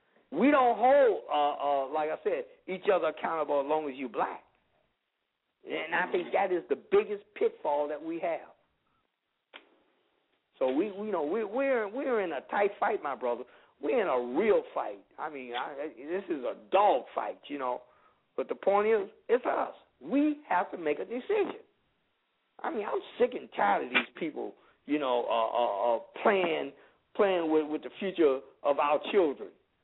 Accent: Chicago, Illinois, United States; I'm from Chicago, but they also have a branch on the west side.

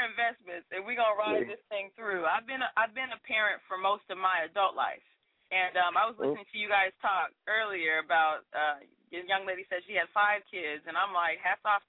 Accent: Sacramento, California, United States; now in Los Angeles, United States; Oh yeah, I'm a California girl. I'm from Sacramento. Went to school in the Bay Area. This is my home. I love Los Angeles.

